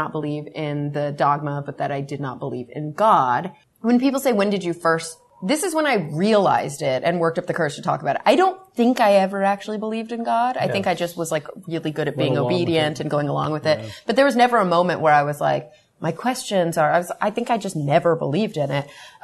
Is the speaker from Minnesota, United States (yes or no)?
no; Texas, United States; And when you grow up in the Bible Belt, like I grew up in Texas, I didn't know any other atheists.